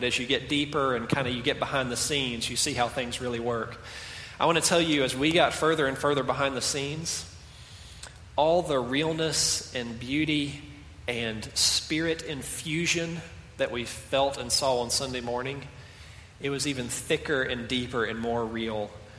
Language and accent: English; Columbus, Georgia, United States; I am from Columbus, and so I was already had already been deeply involved in two other churches before I left for school.